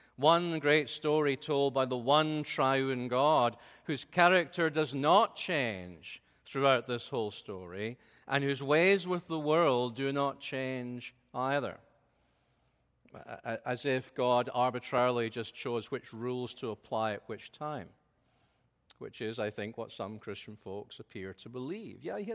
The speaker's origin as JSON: {"language": "English", "region": "Scotland", "country": "United Kingdom", "accent": "Scottish", "said": "you certainly shouldn't be lulled into sleep by my beautiful Scottish accent."}